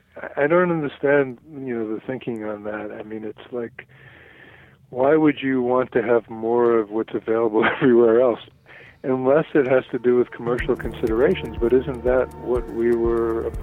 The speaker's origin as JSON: {"language": "English", "region": "New York", "country": "United States", "said": "I used to listen to that station growing up. That was I lived in New York. I'm originally from New York."}